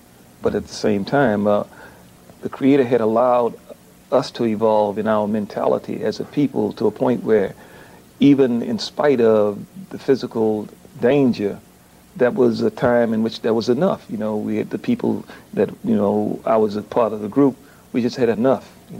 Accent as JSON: {"language": "English", "region": "the South", "country": "United States", "tie": "born or raised there", "said": "just the things that was instilled in us as youngsters growing up in the South as a means of trying to survive"}